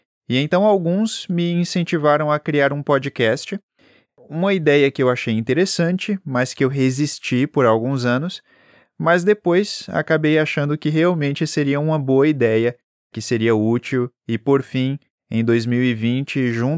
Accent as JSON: {"language": "Portuguese", "region": "Northeast Region", "country": "Brazil", "tie": "born there", "moved": "yes", "said": "eu consigo disfarçar muito bem o meu sotaque original, né? Eu nasci no Nordeste do país e depois mudei para o Sul, onde eu moro agora, e perdi bastante o sotaque."}